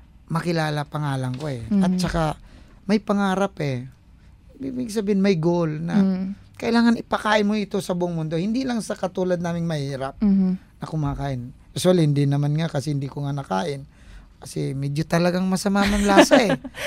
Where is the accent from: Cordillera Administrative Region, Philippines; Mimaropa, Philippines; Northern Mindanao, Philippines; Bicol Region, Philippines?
Bicol Region, Philippines; Usually kasi sa amin, I came from Bicol pala ako.